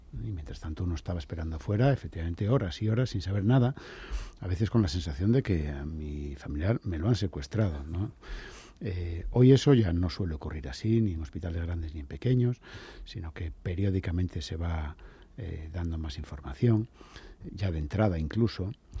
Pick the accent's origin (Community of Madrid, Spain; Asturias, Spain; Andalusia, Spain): Asturias, Spain; also born or lived in Galicia; Soy asturiano y viví en Galicia.